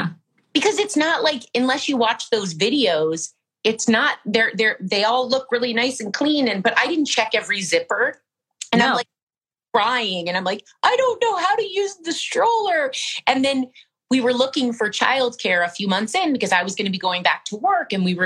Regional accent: Iowa, United States; I'm from Iowa and all my friends had their babies at 24 and 25.

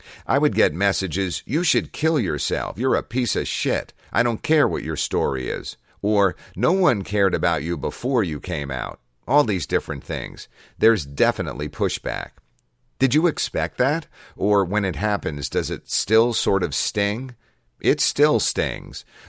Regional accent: United States; I'm American, but just really quick, let me just clarify that I'm actually not in agreement with anything that's happening right now.

